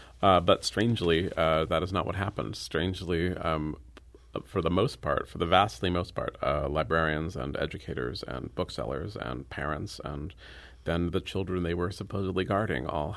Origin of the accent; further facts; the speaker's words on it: San Francisco, California, United States; And I take a lot of public transportation in San Francisco, my hometown. I remember taking public transportation when I was a teenager, and I remember specifically that there was no one my age on the bus.